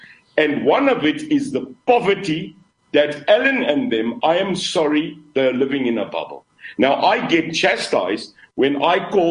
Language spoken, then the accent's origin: English; Khayelitsha, Western Cape, South Africa; I come from Khayelitsha. I know Mitchell's Plain, and I also know Bishop. I know it. Cape Town, Brett, is our city.